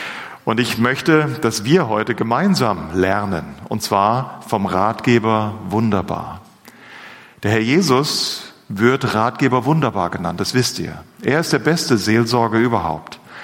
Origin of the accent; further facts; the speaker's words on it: Hünfeld, Hesse, Germany; Ich komme aus Hünfeld bei Fulda.